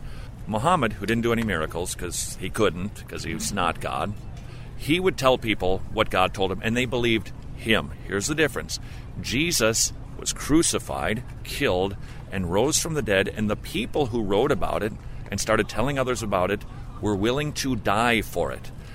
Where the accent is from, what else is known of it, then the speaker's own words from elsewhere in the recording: St. Paul, Minnesota, United States; I grew up in St. Paul, Minnesota, all right?